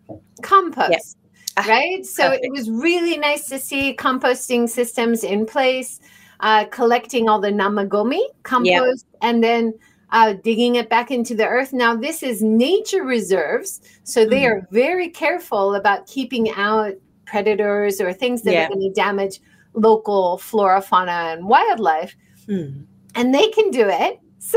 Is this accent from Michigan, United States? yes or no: no; Hawaii, United States; So for me, growing up in Hawaii and then going to the Ogasawara Islands, it was so nice.